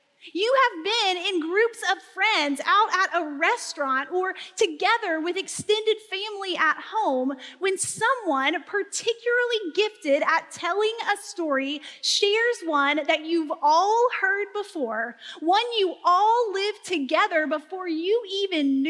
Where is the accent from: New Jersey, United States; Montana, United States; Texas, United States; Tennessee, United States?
Tennessee, United States; Growing up in Northeast Tennessee, every single year of elementary school